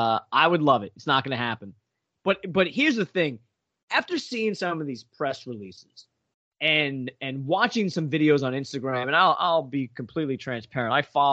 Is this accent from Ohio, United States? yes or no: no; New York, United States; because you live in New York and we're both from New York.